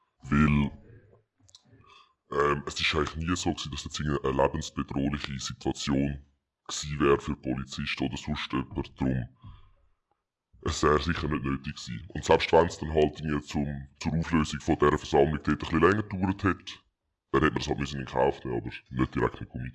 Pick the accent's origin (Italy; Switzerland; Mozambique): Switzerland; Ich bin ein Schweizer Fußballfan.